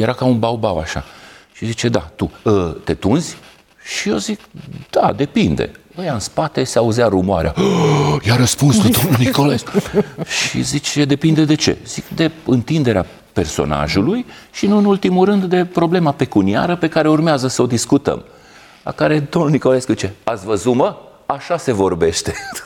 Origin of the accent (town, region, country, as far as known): Târgu Mureș, Mureș County, Romania; born or raised there; also born or lived in Lugoj